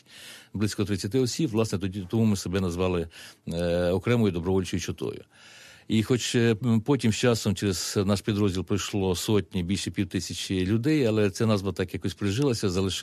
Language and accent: Ukrainian; Zakarpattia Oblast, Ukraine; Ну, от і в зв'язку з тим, що ми з Закарпаття